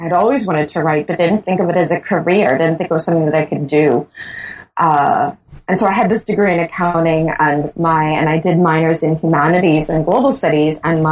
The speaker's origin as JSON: {"language": "English", "country": "Bahamas", "tie": "born or raised there", "said": "yes, I am born and raised in the Bahamas"}